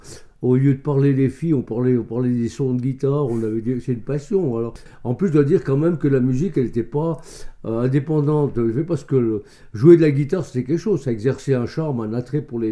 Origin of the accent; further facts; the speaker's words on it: Sion, Valais, Switzerland; je suis né à Sion, où mes parents tenaient un café. C'était le café de la brasserie valaisanne. Dans la brasserie même, on fait la bière. Et de la première année jusqu'à mes 12 ans, en 1962, on habitait là.